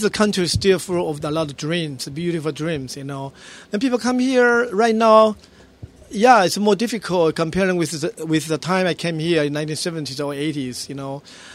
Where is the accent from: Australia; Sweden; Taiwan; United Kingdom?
Taiwan; moved away as an adult; now in New York City, United States; I was born in Taiwan, and I grew up there. And then in late 1970s, 76, I came to this country, New York City, to continue my advanced study.